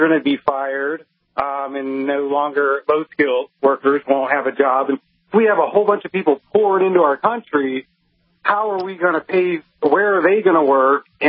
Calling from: Houston, Texas, United States; I'm calling in from Houston. How are you guys?

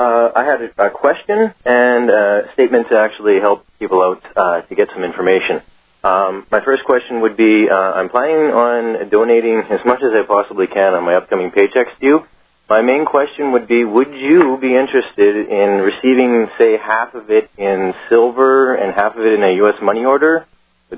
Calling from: Waterloo, Ontario, Canada; Waterloo, Ontario, Canada.

